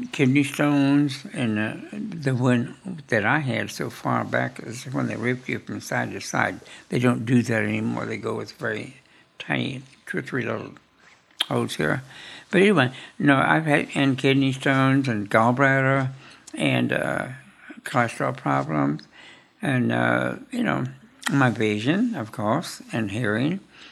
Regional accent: Claremore, Oklahoma, United States; He worked at the courthouse in Rogers County, Claymore, my hometown.

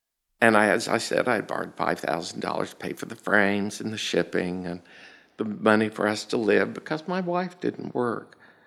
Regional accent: Tulsa, Oklahoma, United States; from Tulsa, Oklahoma.

